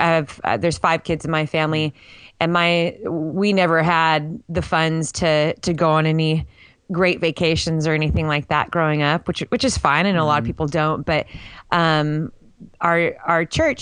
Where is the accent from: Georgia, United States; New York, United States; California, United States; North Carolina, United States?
California, United States; Growing up in a really busy city, you know, and I grew up in Orange County.